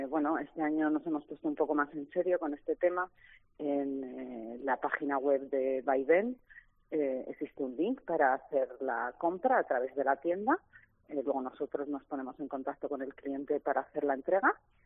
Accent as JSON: {"language": "Spanish", "region": "Basque Country", "country": "Spain", "said": "Como buena vasca, me gusta comer."}